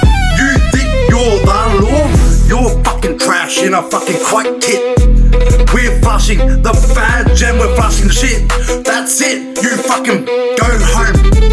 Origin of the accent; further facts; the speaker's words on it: Woodridge, Queensland, Australia; Tell you what, I'm from Woodridge.